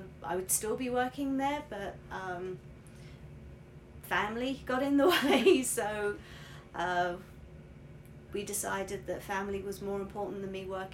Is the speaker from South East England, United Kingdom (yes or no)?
yes; Portsmouth, South East England, United Kingdom; now in North Carolina, United States; I grew up in the south coast of England, a place called Portsmouth, and we also lived on the seafront as well